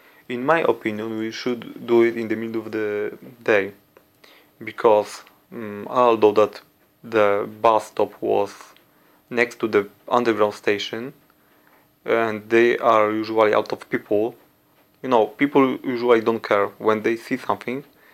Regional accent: Poland; I come from Poland

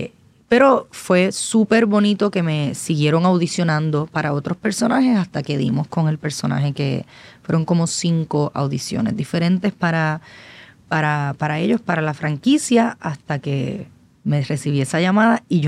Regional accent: Puerto Rico; para mí como puertorriqueña, había una lucha política siempre adentro

